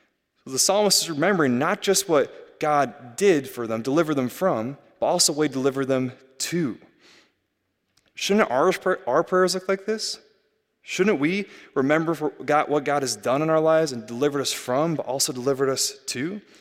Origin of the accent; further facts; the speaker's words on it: Iowa, United States; you can see the Mississippi River in Illinois, and then my old little small hometown in Iowa